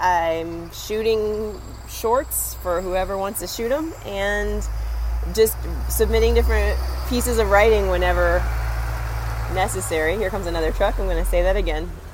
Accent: Indiana, United States; now in New York City, United States; I moved here from Indiana to New York City just to have more performance opportunities and to have more exposure to people in the industry who would be able to pay me for that work

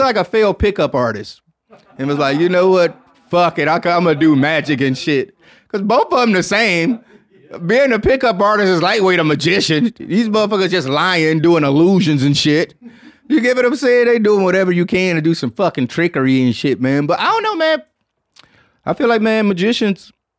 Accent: Detroit, Michigan, United States; You know, you can blow dope in Detroit too, man. So shots out to my hometown.

